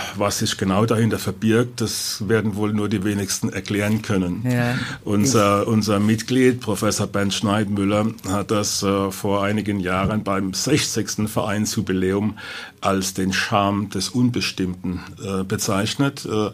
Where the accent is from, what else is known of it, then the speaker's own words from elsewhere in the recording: Electoral Palatinate (Kurpfalz), Germany; accent: Rhine Franconian; Uns Kurpfälzer natürlich verbindet ist die Spruch. Ja? Also wir haben ja den gleichen rheinfränkischen Dialekt.